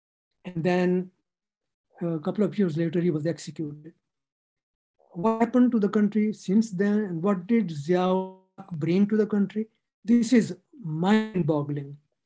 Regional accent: Pakistan; And I grew up in Pakistan.

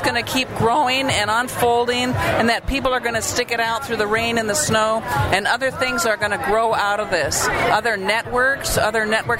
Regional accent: Santa Cruz, California, United States; I'm from Santa Cruz. I'm from the Occupy in Santa Cruz, and I have no job, I have no health care, and I sleep on my mother's couch

